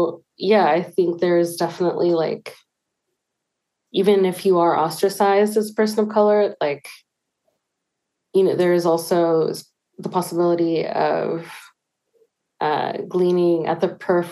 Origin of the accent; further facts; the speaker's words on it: Pacifica, California, United States; I grew up in Pacifica.